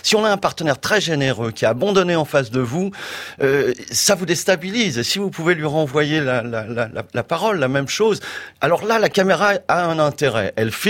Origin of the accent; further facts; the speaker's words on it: Occitanie, France; En l'occurrence, moi, je suis petit-fils de paysan. Donc, vous pensez bien que toute mon enfance, j'ai passé dans les Hautes-Pyrénées, que je connais les vaches, le petit élevage, le potager, le poulailler